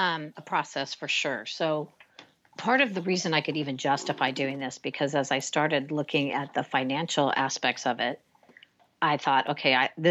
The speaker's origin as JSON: {"language": "English", "town": "Burbank", "region": "California", "country": "United States", "tie": "born or raised there", "said": "So I grew up in that world on this farm in Central California, but also just as a child growing up in Burbank"}